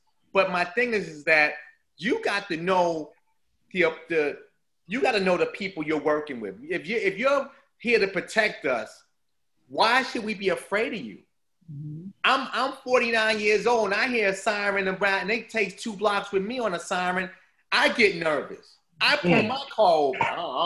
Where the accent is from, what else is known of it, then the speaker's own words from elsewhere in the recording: Bronx, New York, United States; I've never been arrested, but the fact is that I'm from the Bronx, New York.